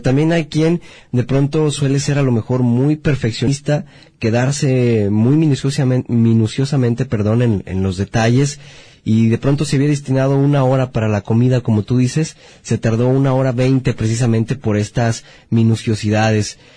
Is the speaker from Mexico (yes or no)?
yes; Mexico; cómo somos los mexicanos tan listos, tan populares en esto de los refranes